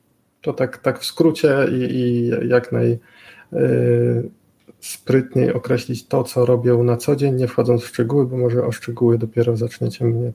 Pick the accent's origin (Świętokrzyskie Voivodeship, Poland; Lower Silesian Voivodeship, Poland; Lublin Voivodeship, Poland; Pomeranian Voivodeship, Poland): Lublin Voivodeship, Poland; Chełm; ja nie jestem z Wrocławia, tylko z odległego Chełma.